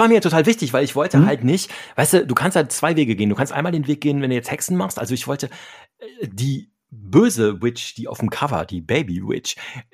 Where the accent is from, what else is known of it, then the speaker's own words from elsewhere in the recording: Essen, North Rhine-Westphalia, Germany; born there; ich bin ja in Essen geboren.